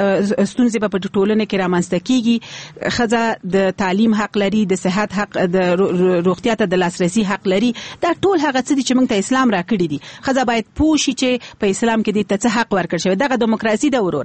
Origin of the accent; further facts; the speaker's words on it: Afghanistan; زه د یو افغان په توګه ما په افغانستان کې ژوند کړی دی زه د افغاني ټولنې خبره کړم